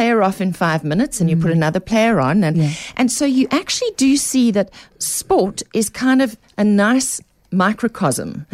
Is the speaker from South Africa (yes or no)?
yes; South Africa; As South African parents, we still want our children to do well at everything and increasingly to do well from the get-go.